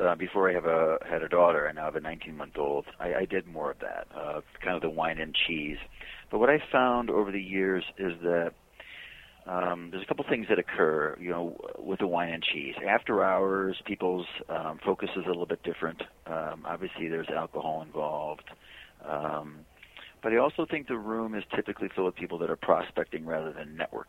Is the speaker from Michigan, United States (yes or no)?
yes; Detroit, Michigan, United States; now in New York, United States; For me specifically, I'm not a New Yorker. I'm born and raised in Detroit, so I didn't really know very many people here.